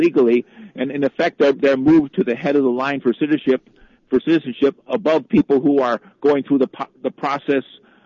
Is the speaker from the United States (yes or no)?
yes; United States; Well, I'm from the United States.